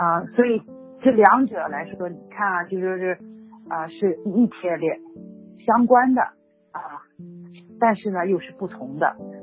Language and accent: Chinese; China; 当时我在中国长大的时候